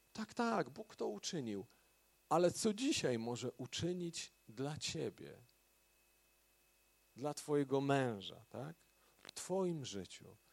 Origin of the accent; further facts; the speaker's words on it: Braniewo, Warmian-Masurian Voivodeship, Poland; fryzjerkę w Braniewie, w mieście, z którego pochodzę i co jakiś czas zachodziłem tam, później już wyjechałem z Braniewa, ale jeszcze jak przyjeżdżałem, to do niej zachodziłem po starej znajomości